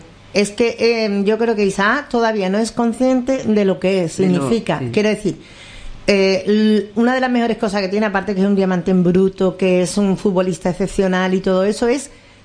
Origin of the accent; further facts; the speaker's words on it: Lebrija, Andalusia, Spain; Digo, yo de Lebrija